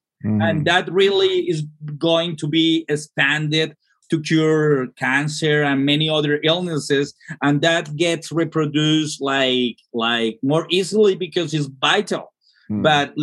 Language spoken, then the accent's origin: English; Garzón, Huila, Colombia; also born or lived in Bogotá; No, I was born here, but I was raised in Garzón Huila.